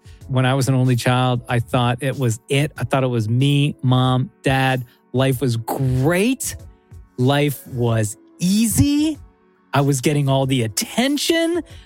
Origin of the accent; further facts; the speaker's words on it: Toronto, Ontario, Canada; Ah, Malvern, my hometown. When my family moved there, it was a brand new community.